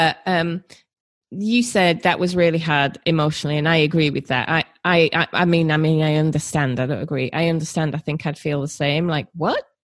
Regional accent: United Kingdom; And I found that really difficult, especially as a Brit and a woman.

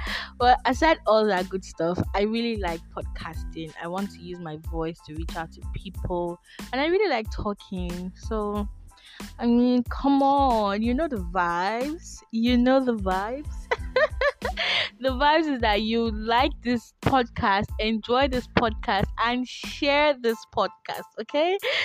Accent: Edo, Nigeria; I'm a Nigerian. I'm from Edo State.

